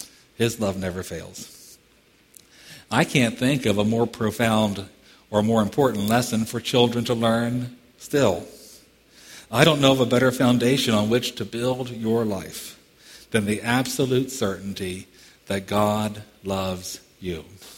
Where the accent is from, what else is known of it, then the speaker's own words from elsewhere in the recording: Denton, Maryland, United States; I grew up not too far from here. I grew up in Denton, Maryland. You all know where that is. You have to go around it to get to the Bay Bridge, right?